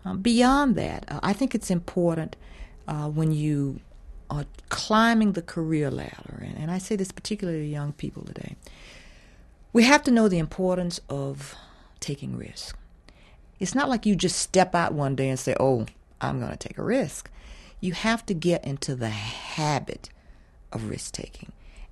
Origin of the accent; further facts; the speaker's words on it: the South, United States; particularly growing up in the South.